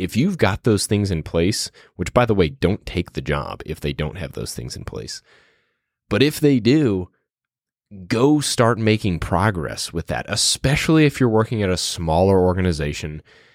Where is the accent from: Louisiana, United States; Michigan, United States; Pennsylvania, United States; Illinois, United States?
Louisiana, United States; New Orleans; going back to my hometown of New Orleans. I had my grandma host an event for us.